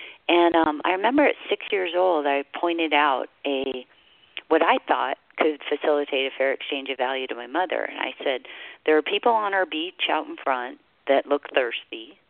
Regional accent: Hawaii, United States; And I'm the last of 10 children who was born and raised in Hawaii.

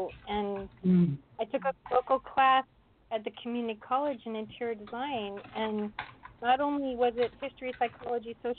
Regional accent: Pasadena, California, United States; I am calling from Los Angeles, Pasadena area. Not Pasadena, Texas. Pasadena, Los Angeles.

